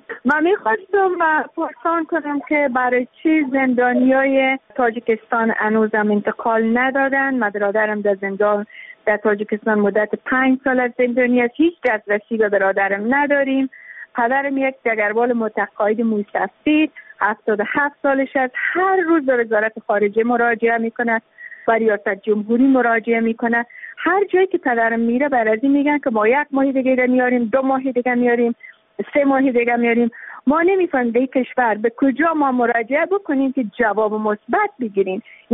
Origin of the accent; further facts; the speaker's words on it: Afghanistan; ما که تابع افغانستان هستیم، ما که افغان هستیم،